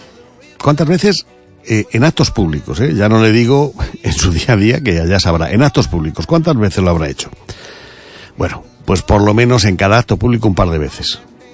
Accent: Galicia, Spain; Caray, somos españoles, somos gallegos.

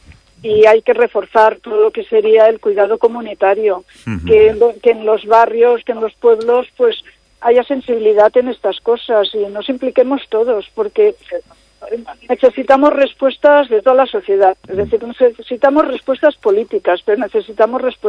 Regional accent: Barcelona, Catalonia, Spain; Yo vengo de Barcelona, que es una ciudad que en principio, pues, con cierto bienestar, pero donde hay desigualdades también.

